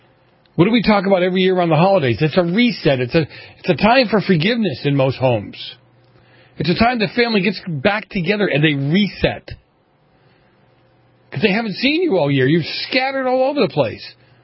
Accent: Boston, Massachusetts, United States; I grew up in Boston in the 70s. You guys have heard this story a million times.

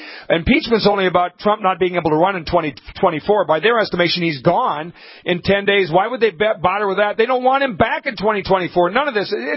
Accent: Montevideo, Minnesota, United States; I'm from Montevideo, Minnesota. We never had to use that word

